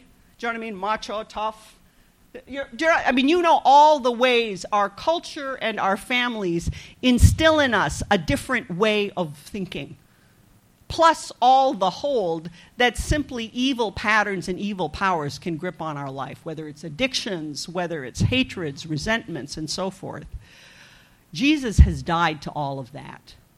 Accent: Philippines; I grew up in the Philippines, which was a country with had a dictator at that time, President Marcos.

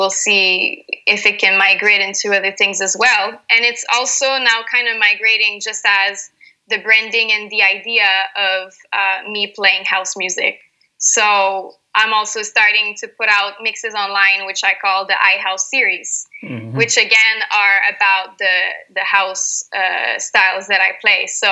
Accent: Montreal, Quebec, Canada; now in Dubai, United Arab Emirates; Yep. Born and raised.

